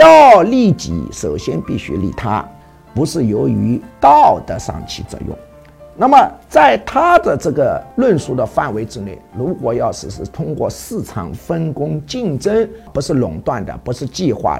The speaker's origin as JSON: {"language": "Chinese", "country": "China", "said": "在我们中国人眼里，你这个人既会做这个，又会做那个，又会做那个，叫独立自主、自力更生啊"}